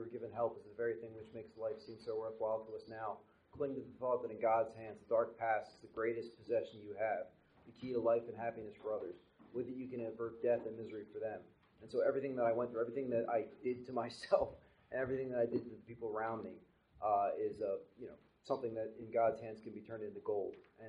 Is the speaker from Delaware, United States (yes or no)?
yes; Newark, Delaware, United States; also born or lived in Wilmington; I was born in Wilmington, grew up in a town called Newark, Delaware, which is right near the Maryland border.